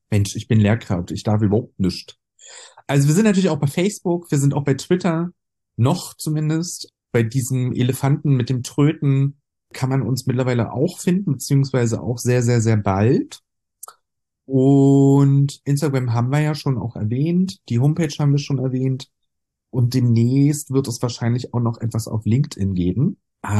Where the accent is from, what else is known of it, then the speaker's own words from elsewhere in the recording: Berlin, Germany; Als Berliner Urgestein bin ich sehr, sehr schnell in eine queere Richtung politisiert worden.